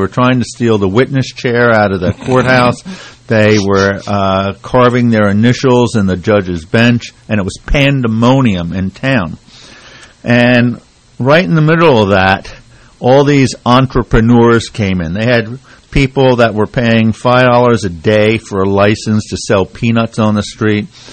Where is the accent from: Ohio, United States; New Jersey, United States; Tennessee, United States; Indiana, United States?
New Jersey, United States; Flemington; Growing up in Flemington, I knew what Flemington was